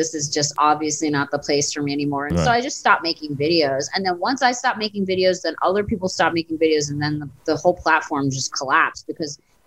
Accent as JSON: {"language": "English", "country": "India", "said": "I wasn't trying to make fun of being Indian."}